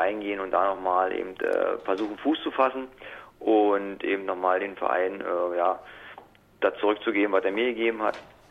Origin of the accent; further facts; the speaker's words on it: Berlin, Germany; born there; now in Wolfsburg, Germany; ich bin ja gebürtiger Berliner, Rand-Berliner